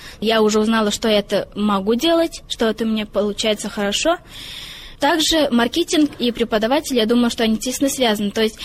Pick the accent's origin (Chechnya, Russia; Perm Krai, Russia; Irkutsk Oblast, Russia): Perm Krai, Russia; Sarashi; я приехала из Бардамского района, из села Сараши.